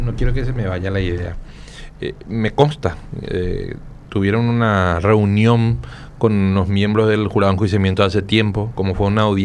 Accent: Paraguay

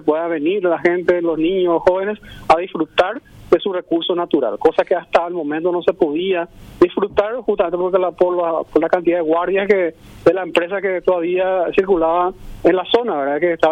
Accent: Areguá, Central, Paraguay; now in Ñemby, Paraguay; Sí, yo soy natural de Areguá, pero hace 10 años estoy, por 11 años estoy viviendo en Ñembú.

